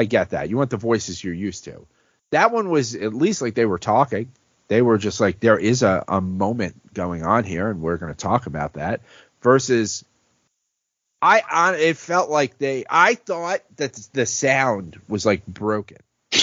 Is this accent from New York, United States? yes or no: yes; Bronx, New York, United States; growing up in the Bronx, like, there were just Dominican people who would just write, like, they just wrote on their car how many home runs he had.